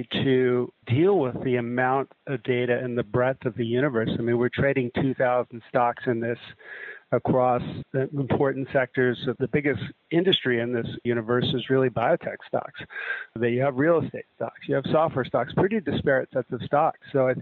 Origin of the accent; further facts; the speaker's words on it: California, United States; I am a Californian that went to a PhD program at Berkeley